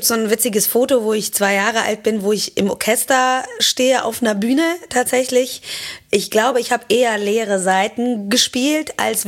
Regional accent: Cologne, North Rhine-Westphalia, Germany; Ich bin durch und durch Kölnerin.

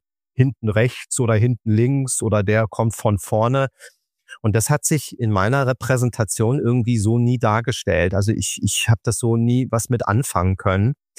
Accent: Karlsruhe, Baden-Württemberg, Germany; Ich bin hier in Karlsruhe groß geworden und ansässig.

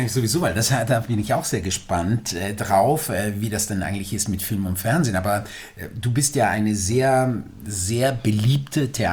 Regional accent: St. Gallen, Switzerland; war in St. Gallen, meiner Heimatstadt

